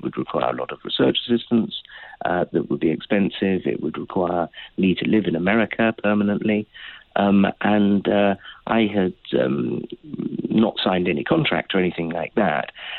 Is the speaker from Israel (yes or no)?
no; United Kingdom; I'm a Brit